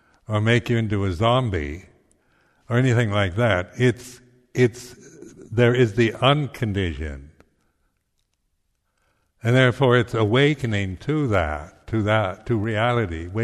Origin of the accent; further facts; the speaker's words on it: Seattle, Washington, United States; born there; I was born in Seattle, 1934, 27th of July, in Roman Catholic Hospital, to Helen and Clarence